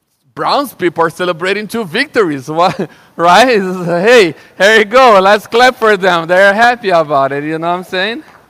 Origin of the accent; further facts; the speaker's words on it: Brazil; English is a second language; Yeah, that's an accent. I'm from Brazil. I have a little accent.